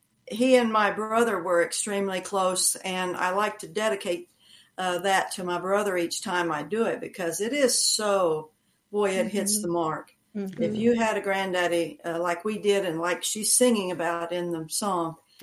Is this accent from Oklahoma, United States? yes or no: yes; Oklahoma, United States; I'm an Okie. I was born and raised in Oklahoma, though I've lived a number of different places.